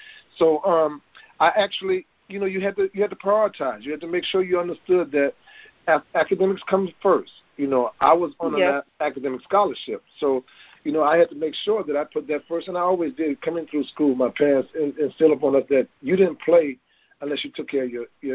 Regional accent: Melville, Louisiana, United States; small place called Melville, Louisiana. It's in South Louisiana. You might be able to pick that up on my accent.

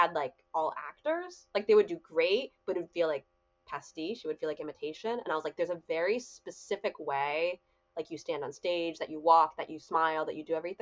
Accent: Virginia, United States; So you and I grew up in the Washington, D.C. area. We grew up in Northern Virginia, which is a very diverse area.

